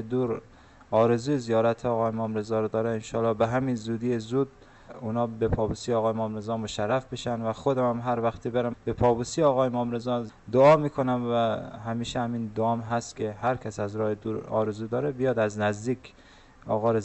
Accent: Afghanistan; now in Mashhad, Iran; ما چون در شهر مشهد مقدس هستیم و وقتی که از افغانستان آمدیم به ایران مهاجر بودیم

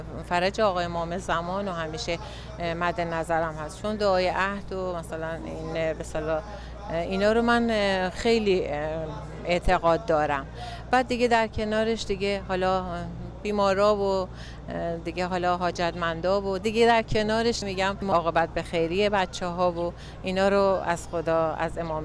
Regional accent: Tehran, Tehran Province, Iran; من از تهران اومدم.

